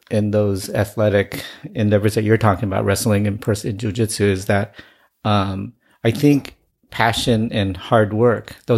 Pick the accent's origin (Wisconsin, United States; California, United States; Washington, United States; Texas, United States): California, United States; Lodi; I grew up very poor in Lodi, and oldest of five